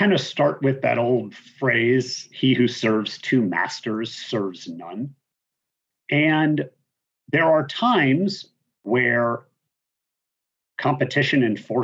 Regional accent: Massachusetts, United States; famous paper from years ago that looks at why is California so much more innovative than Massachusetts, my home state.

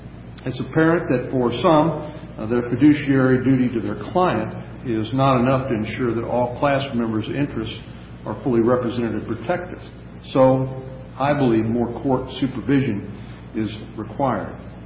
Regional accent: Texas, United States; One of the leading newspapers in my home state, the Dallas Morning News

